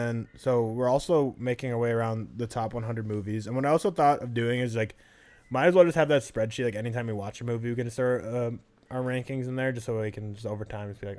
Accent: Minneapolis, Minnesota, United States; And then we'll go back to Minneapolis on Tuesday and then hang out there in my hometown.

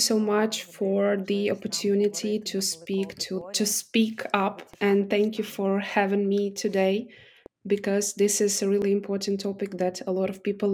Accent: Donetsk, Donetsk Oblast, Ukraine; moved away as an adult; because originally I was born in Donetsk, and when the Russia invaded Ukraine for the first time, I had to leave my hometown and to start over again.

